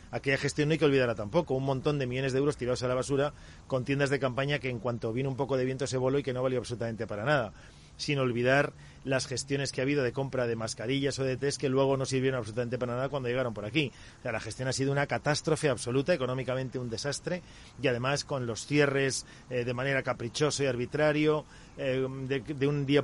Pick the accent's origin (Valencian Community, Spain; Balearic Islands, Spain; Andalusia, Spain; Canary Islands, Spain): Valencian Community, Spain; financiación que nos corresponde a los valencianos. Ha endeudado a la Comunidad Valenciana.